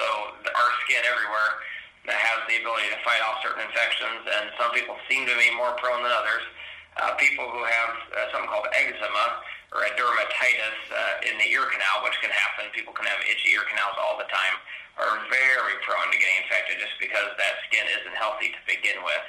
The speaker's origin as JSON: {"language": "English", "town": "St. Louis", "region": "Missouri", "country": "United States", "tie": "born or raised there", "said": "I grew up around the St. Louis area"}